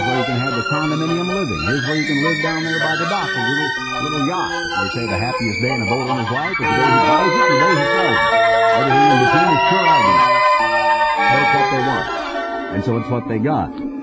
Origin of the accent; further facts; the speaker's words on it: United States; born there; When I was born in the United States, the population was 100 million.